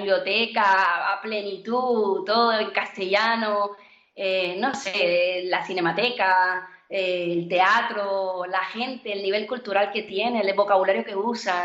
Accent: Cuba; moved away; Cuando me fui de Cuba

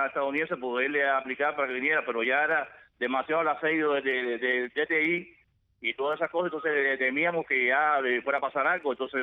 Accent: Guanabacoa, Havana, Cuba; now in United States; Somos de Guanabacoa.

